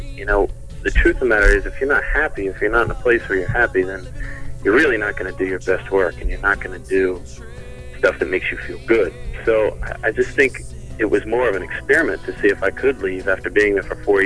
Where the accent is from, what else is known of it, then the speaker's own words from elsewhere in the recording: York, Pennsylvania, United States; also born or lived in Los Angeles; now in Lancaster, United States; But the truth of the matter is, if I could say I'm from York, Pennsylvania, that would be true. And I've been writing songs since I was about 12.